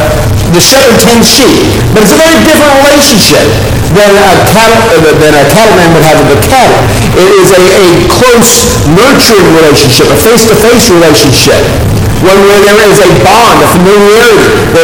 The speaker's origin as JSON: {"language": "English", "region": "Texas", "country": "United States", "tie": "born or raised there", "said": "I can remember growing up in Central Texas, we would go out to the family property out in Burnett County and meet my grandfather there."}